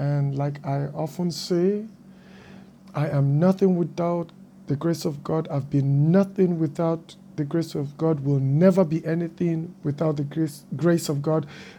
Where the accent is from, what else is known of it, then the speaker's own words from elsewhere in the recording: Nigeria; now in New York, United States; I am from Nigeria, West Africa. Well, presently living in New York, America.